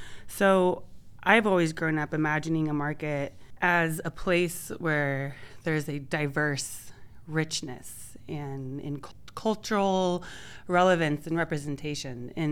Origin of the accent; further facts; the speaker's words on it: Tigard, Oregon, United States; also born or lived in Portland / Tualatin; Well, I was born up in Portland and grew up in Tigard and Tualatin